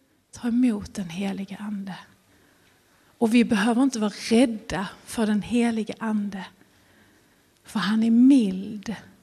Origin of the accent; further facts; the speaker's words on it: Skåne, Sweden; jag är skåning från början så det, där finns lite fight där